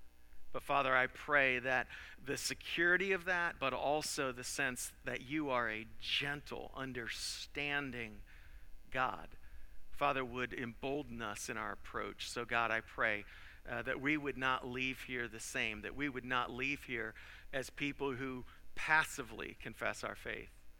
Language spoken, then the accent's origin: English; Florida, United States; You know, I grew up in Florida, and you go to the beaches in the Gulf Coast of Florida.